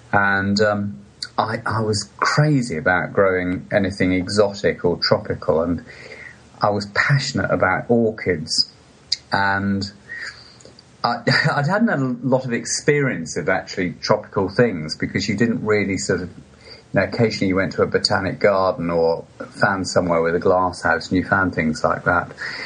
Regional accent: West Midlands, United Kingdom; And I grew up in the Midlands, sort of in the heart of England, in Warwickshire. And I grew up in a very sort of typical semi-detached house.

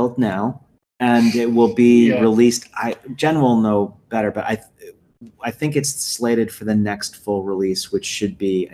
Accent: Providence, Rhode Island, United States; I'm from Providence, Rhode Island.

